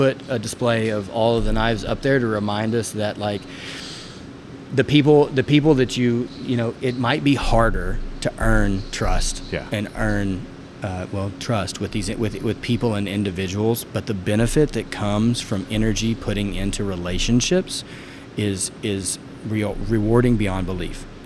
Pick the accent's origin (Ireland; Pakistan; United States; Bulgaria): Ireland; because I'm Irish